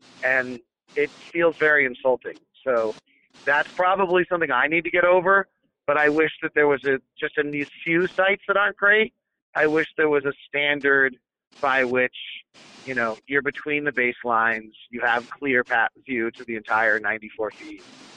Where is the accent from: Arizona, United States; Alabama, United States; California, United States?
California, United States; I grew up in the Bay Area listening to Greg Papa